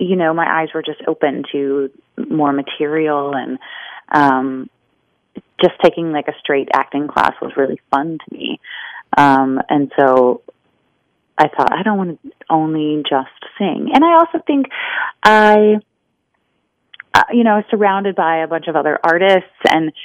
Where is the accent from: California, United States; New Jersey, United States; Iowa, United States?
Iowa, United States; born there; I was actually born in Iowa, so this story was really kind of fun for me.